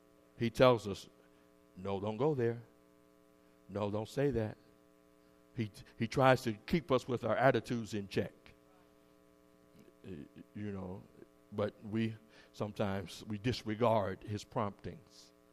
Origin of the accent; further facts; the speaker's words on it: New York, United States; Now, I'm from New York, but I ain't no tour guide.